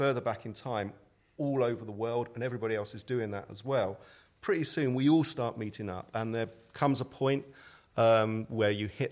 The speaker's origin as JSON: {"language": "English", "town": "Swindon", "region": "South West England", "country": "United Kingdom", "said": "I can say that because I'm from Swindon."}